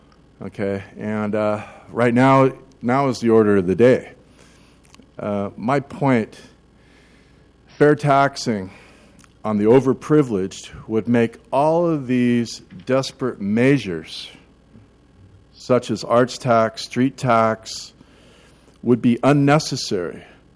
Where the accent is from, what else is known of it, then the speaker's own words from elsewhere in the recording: Oregon, United States; I grew up here in Oregon.